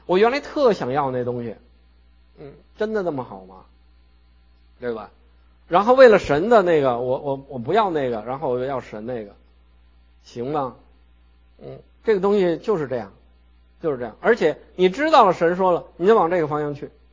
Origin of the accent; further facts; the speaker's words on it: China; 我们从中国来的人，我们以前不信神的人